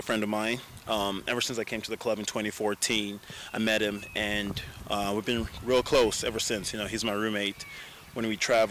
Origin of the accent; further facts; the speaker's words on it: Ghana; born there; also born or lived in South Africa; my family's from Ghana. I was born in Ghana as well. So, you know, that's home for me.